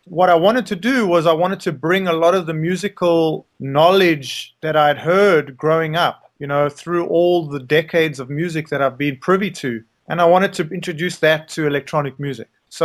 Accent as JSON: {"language": "English", "country": "South Africa", "tie": "born there", "said": "I was born in South Africa in 1970, so I'm a little older than most of the people you probably interview in this situation."}